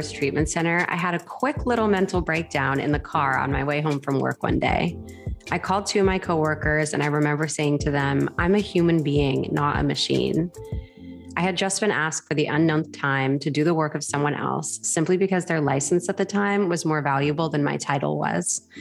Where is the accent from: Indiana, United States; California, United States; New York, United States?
California, United States; born and raised in Orange County. Here now currently